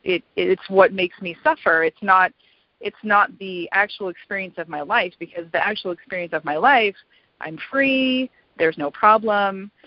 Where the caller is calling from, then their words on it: Fremont, California, United States; I'm calling from Fremont, California.